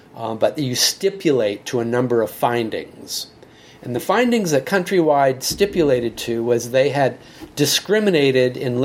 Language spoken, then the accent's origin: English; Los Angeles, California, United States; now in Boston, United States; Every time I would go to Los Angeles, I'm based in Boston, I grew up in Los Angeles.